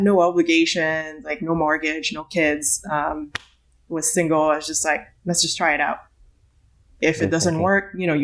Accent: Canada; moved away as an adult; now in United States; And I'm Canadian, so I needed to get a visa.

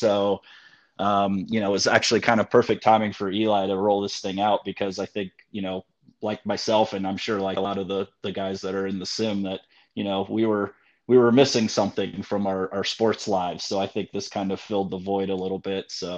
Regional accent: Ohio, United States; I'm from Ohio. I live there now, so they're about an hour away from me.

